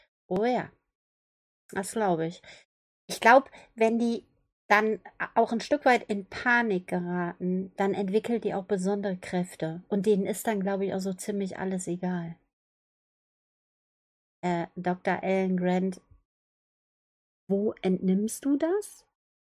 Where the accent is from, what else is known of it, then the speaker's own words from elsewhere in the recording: Austria; Ach, ich als Österreicher bekomme maximal die Ausreise dafür und Einreiseverbot.